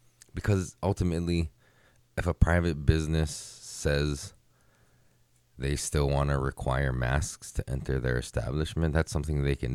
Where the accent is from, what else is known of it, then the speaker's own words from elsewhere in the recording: Hawaii, United States; I'm like, bro, I'm from Hawaii, dude. I don't wear shoes, bro. I go barefoot.